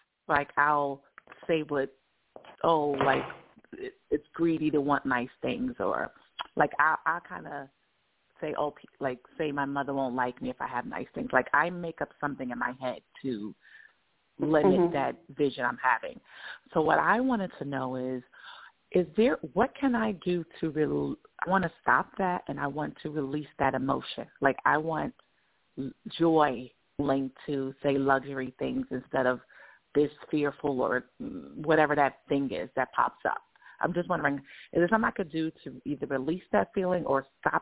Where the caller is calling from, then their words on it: New York, United States; Thank you so much for taking my call. I'm calling from New York.